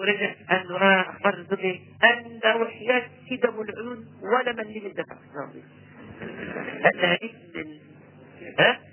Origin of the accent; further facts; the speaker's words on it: Egypt; لو تتبعنا المولد اللي عندنا في مصر هتلاقي كل يوم في السنة في مولد